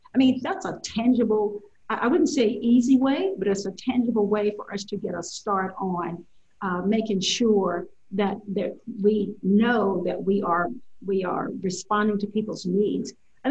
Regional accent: Willisville, Arkansas, United States; I often talk about growing up in Willisville in Nevada County in South Arkansas

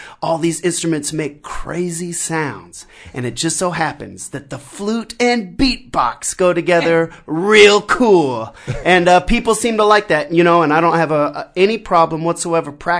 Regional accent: Seattle, Washington, United States; I grew up in Seattle, Washington, and the weather's like down here, it's real nice year-round. And I'd go and play at the Pike Place Market.

